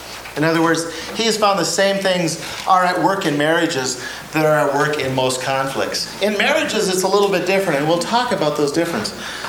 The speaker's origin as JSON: {"language": "English", "town": "Crookston", "region": "Minnesota", "country": "United States", "said": "I am from Crookston, Minnesota."}